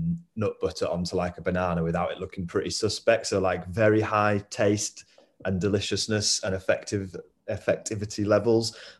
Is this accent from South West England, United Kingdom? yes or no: no; North West England, United Kingdom; now in Manchester, United Kingdom; I'm from Cumbria originally.